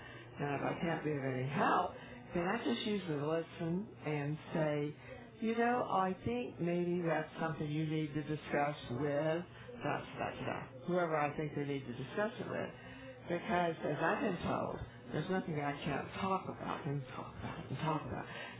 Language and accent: English; California, United States; I'm from Southern California.